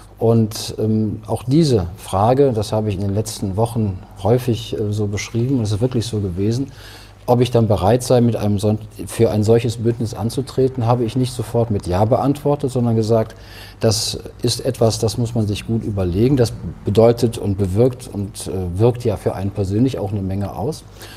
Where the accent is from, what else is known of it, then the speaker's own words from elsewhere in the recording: North Rhine-Westphalia, Germany; Also diese Region, die wirklich von Engelskirchen über Gladbach bis an den Rhein reicht, das ist meine Heimat, hier kenne ich viele Menschen